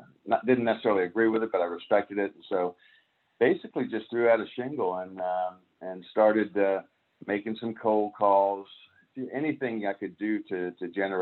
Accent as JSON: {"language": "English", "town": "Washington", "region": "District of Columbia", "country": "United States", "tie": "born or raised there", "said": "Well, first of all, I grew up in the Washington, D.C. Metro area. Graduated from the University of Maryland in 1978"}